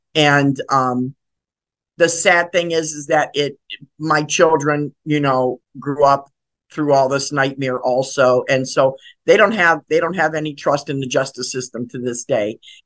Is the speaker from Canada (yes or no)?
no; Lorain, Ohio, United States; I am from Lorain, Ohio.